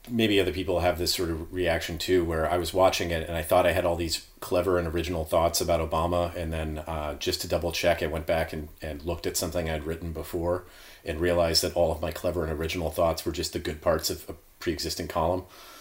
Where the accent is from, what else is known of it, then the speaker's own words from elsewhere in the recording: United States; I am from both coasts of these great United States.